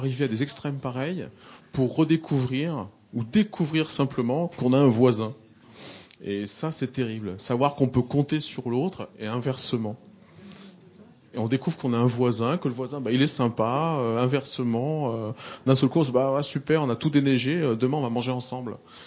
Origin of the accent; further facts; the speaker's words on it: Occitanie, France; Nous, on l'a vu, on vient de Lozère, avec la neige.